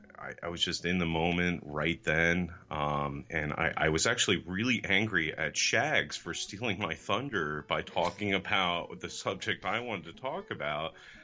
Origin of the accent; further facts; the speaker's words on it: New Jersey, United States; I'm from New Jersey, so we're pretty much by law required to love